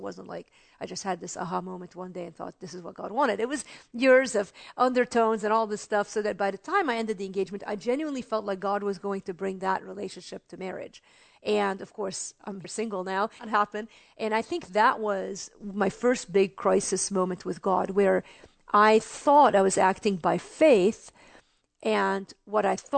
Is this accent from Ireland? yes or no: no; Beirut, Beirut Governorate, Lebanon; now in United States; Yeah, I was born in Lebanon, actually, in Beirut.